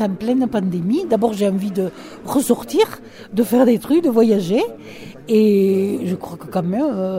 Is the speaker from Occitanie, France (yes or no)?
yes; Lacapelle-Ségalar, Occitanie, France; De la Capelle-Ségalard, à côté, un petit village à côté.